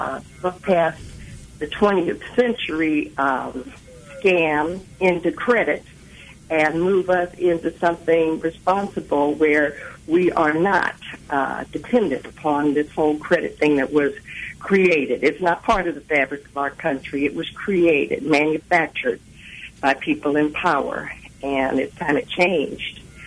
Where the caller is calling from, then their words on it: Kansas City, Missouri, United States; I'm calling from South Kansas City.